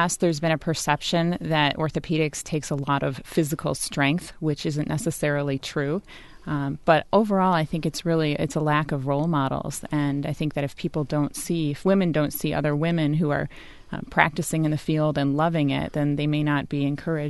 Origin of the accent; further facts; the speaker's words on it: Michigan, United States; also born or lived in Boston / Pittsburgh / New York City; I grew up in Michigan, and I went to the University of Michigan. But then after that, I did all of my training out of state. I was in Boston and Pittsburgh and New York City